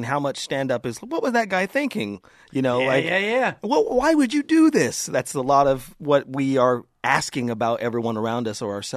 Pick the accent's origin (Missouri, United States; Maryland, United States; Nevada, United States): Nevada, United States; Las Vegas; About growing up in Vegas.